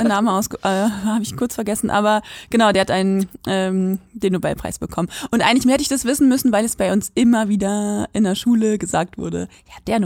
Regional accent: Quakenbrück, Lower Saxony, Germany; Wenn ich irgendwo gesagt habe, ich komme aus Quakenbrück

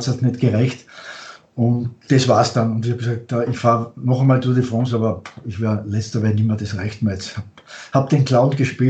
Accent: Austria; als Österreicher

